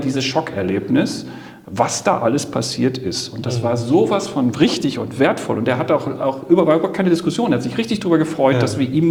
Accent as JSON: {"language": "German", "country": "Germany", "lives_now": "China", "said": "Und ich gucke als Deutscher aus China auf die Welt."}